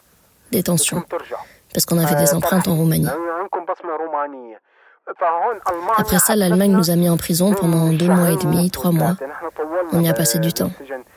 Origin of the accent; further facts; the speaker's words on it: Tadamon, Damascus Governorate, Syria; moved away; also born or lived in Gaza; On a quitté la Syrie après les événements qui ont eu lieu là-bas fin 2012. Nous sommes du quartier de Tadamon. Il y avait à Tadamon des frappes et des massacres. Donc on a décidé de partir de la Syrie.